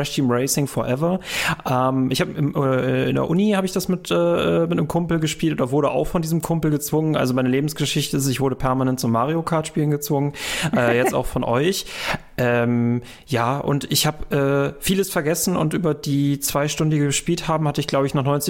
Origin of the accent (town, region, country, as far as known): North Rhine-Westphalia, Germany; born there